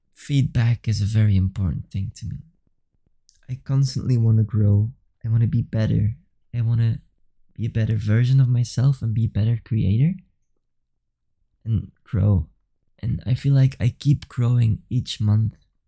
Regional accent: Belgium; English is a second language; I'm from Belgium. I'm not even an English-speaking person.

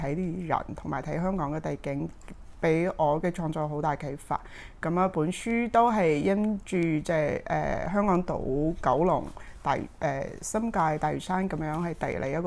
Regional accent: Harbin, Heilongjiang, China; Chinese is a second language; now in Hong Kong; 是很喜歡廣東話的，作為一個距離我家鄉，即我是哈爾濱人，距離我家鄉很遠，整個文化背景完全不同的一種語言

